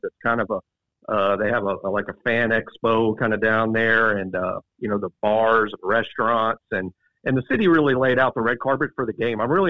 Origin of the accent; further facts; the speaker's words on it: Alabama, United States; I'm from Alabama. It sort of gets cold in Alabama, but this is big.